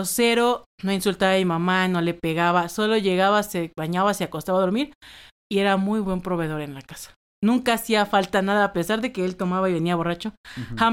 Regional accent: Tabasco, Mexico; En mi tierra se come mucho cerdo, mucha res y marisco. Uh-huh. Tenemos como Tabasco está rodeado de agua, ríos.

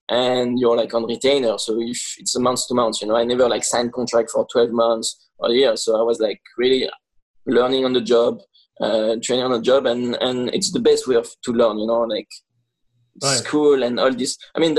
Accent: Nice, Provence-Alpes-Côte d'Azur, France; English is a second language; moved away as an adult; now in Los Angeles, United States; So, yeah, I moved like here like in 2012, like 8 years ago. I'm from France, Nice.

